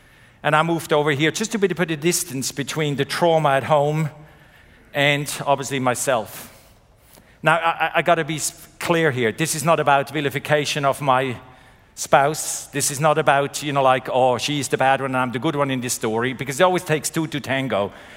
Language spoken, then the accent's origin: English; Zurich, Switzerland; moved away as an adult; also born or lived in Melbourne, Australia; Right, so I was born and raised in Zurich, Switzerland. And then I spent most of my adult life, working life, in Melbourne, Australia.